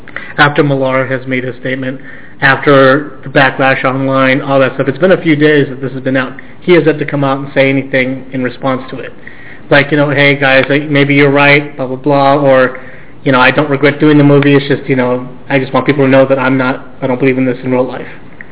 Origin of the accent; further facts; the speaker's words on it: Scotland, United Kingdom; I am horrified by the real-life violence, even though I'm Scottish